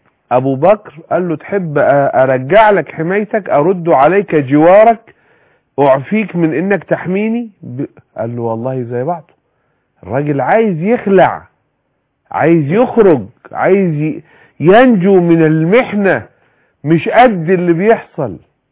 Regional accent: Egypt

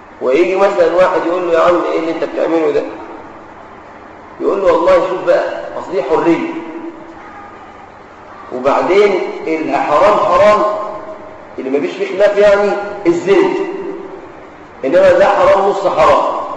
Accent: Egypt; في بلادنا مصر

